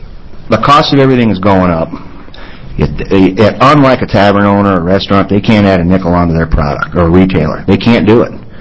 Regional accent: Iowa, United States; I grew up in Iowa working in the fields with my friends, with my neighbors. I was a farmhand.

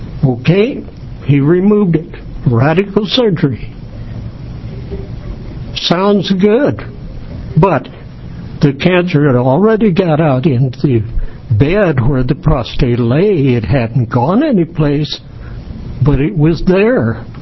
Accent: Pilot Rock, Oregon, United States; I'm from Pilot Rock

